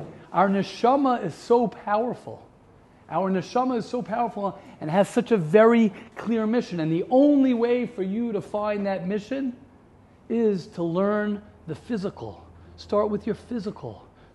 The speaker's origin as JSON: {"language": "English", "town": "Baltimore", "region": "Maryland", "country": "United States", "tie": "born there", "said": "Well, I said I was born in Baltimore. My mother was born in Baltimore. My grandmother was born in Baltimore."}